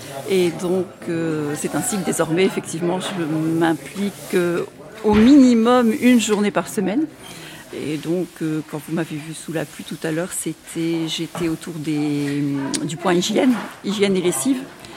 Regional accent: Hauts-de-France, France; Moi, je suis du Calaisis, j'habite à une vingtaine de kilomètres

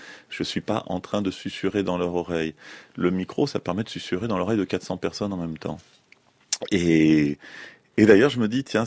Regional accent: Paris, Île-de-France, France; born there; Sauf que bon, je suis né à Paris.

